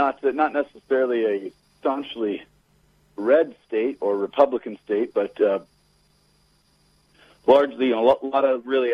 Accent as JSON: {"language": "English", "region": "Alaska", "country": "United States", "tie": "born or raised there", "also_born_or_lived": "Texas", "said": "That's right. I lived in Texas for many years, but I grew up in Alaska and recently moved back up here."}